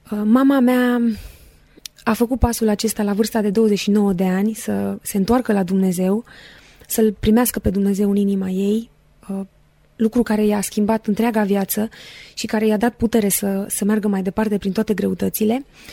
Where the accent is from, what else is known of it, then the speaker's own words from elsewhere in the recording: Cugir, Alba County, Romania; now in Bucharest, Romania; am 26 de ani, sunt din Cugir, județul Alba, am absolvit facultatea de limbi străine la Sibiu și în prezent lucrez ca și misionară în București printre studenți.